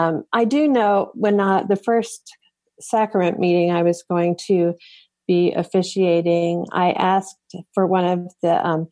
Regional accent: Longmont, Colorado, United States; I know when I served as pastor in Longmont, Colorado, my hometown, for 7 years

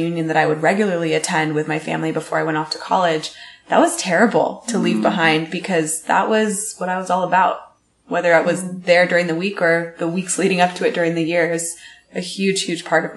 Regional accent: Kansas City, Missouri, United States; Like, they'll go, growing up in Kansas City, there's multiple campgrounds, like, right around us.

